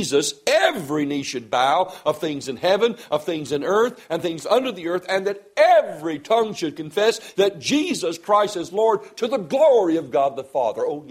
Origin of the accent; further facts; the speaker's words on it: the South, United States; Why, I'm a Southerner. If I hear America is playing Russia, I want America to win. What? I'm an American.